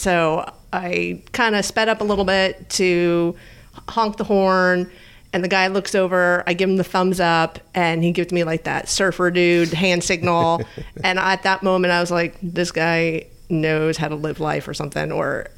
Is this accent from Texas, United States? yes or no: yes; Texas, United States; which you would think growing up in Texas I would have done by now.